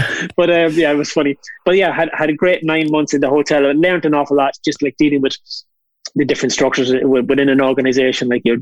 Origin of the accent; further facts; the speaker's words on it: Dundalk, County Louth, Ireland; I'm originally from Dundalk. I'm the eldest of 8 kids. Probably had a normal upbringing in the 60s and 70s